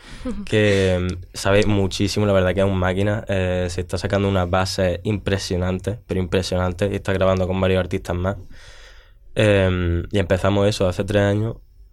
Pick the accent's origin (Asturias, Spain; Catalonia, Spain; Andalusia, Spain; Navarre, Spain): Andalusia, Spain; Santa Fe; Yo soy de un pueblo de Granada, soy de Santa Fe, que está a unos 15 minutillos de allí de la ciudad. Y yo nací en Granada, me he criado en el pueblo y sigo viviendo allí en el pueblo.